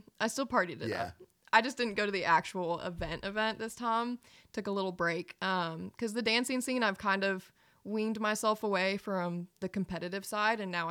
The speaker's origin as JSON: {"language": "English", "region": "Michigan", "country": "United States", "tie": "born or raised there", "lives_now": "Tennessee, United States", "said": "Born and raised in Michigan."}